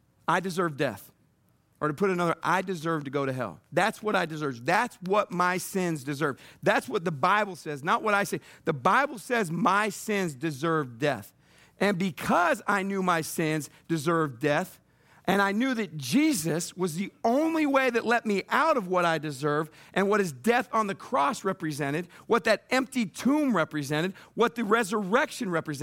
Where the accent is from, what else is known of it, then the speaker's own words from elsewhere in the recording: San Diego, California, United States; now in Missouri, United States; And I grew up in San Diego. I'll take the hillbillies.